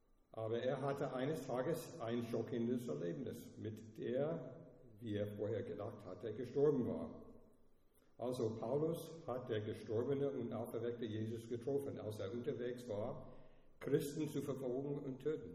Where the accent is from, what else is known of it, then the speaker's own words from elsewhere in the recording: United States; German is a second language; moved away as an adult; also born or lived in Austria; now in Switzerland; ich bin ein Amerikaner, es kommt durch, ne, durch meine Sprache